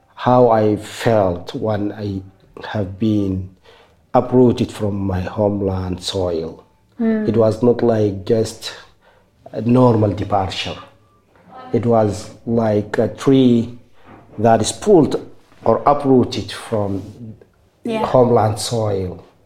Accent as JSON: {"language": "English", "country": "Sudan", "second_language": "English", "said": "I am from Sudan."}